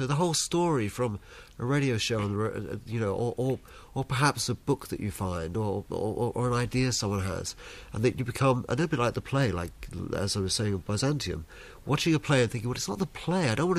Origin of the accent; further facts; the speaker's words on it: London, United Kingdom; all those voices from the East End of London where I grew up, and I grew up with a lot of women around me